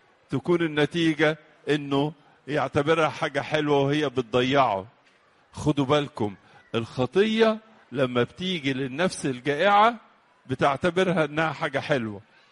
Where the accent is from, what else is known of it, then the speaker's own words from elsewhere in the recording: Egypt; وبيحبوا العلاقات الطيبة اللي بتشملنا كلنا كمصريين